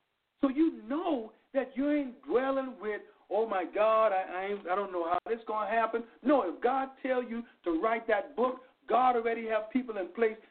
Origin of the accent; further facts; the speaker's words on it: Bahamas; You know, I was raised in the Bahamas, and any time it was about to rain, there was a certain fragrance that came in the atmosphere.